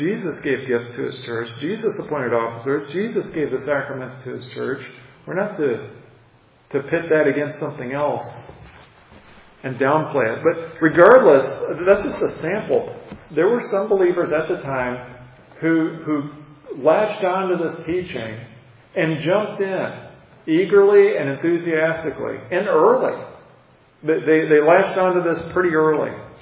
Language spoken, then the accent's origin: English; United States; I grew up on the Mississippi River. I heard that.